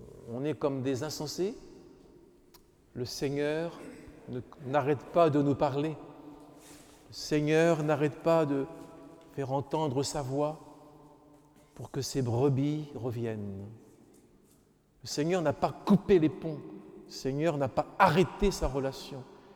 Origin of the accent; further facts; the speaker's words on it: Normandy, France; born there; Je suis né en Normandie, pas loin des plages du débarquement.